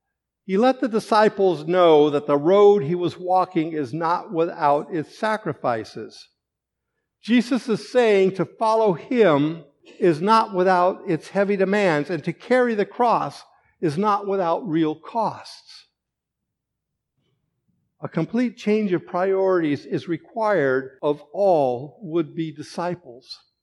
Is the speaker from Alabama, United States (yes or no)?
no; California, United States; We left a place we called home. I grew up in California.